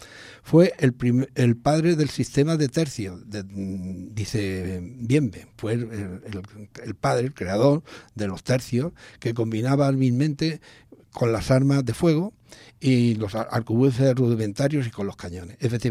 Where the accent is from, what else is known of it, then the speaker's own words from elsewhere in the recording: Rute, Andalusia, Spain; yo soy de Rute.